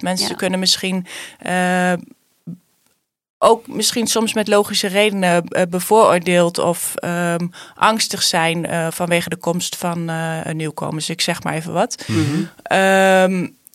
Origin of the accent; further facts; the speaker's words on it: Nijmegen, Gelderland, Netherlands; born there; Ik ben in Nijmegen geboren. En uit een gezin van 5 kinderen.